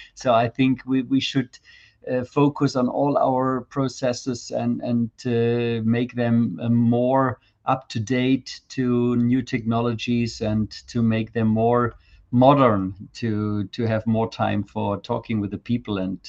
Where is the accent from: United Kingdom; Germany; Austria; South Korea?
Germany; I'm from Germany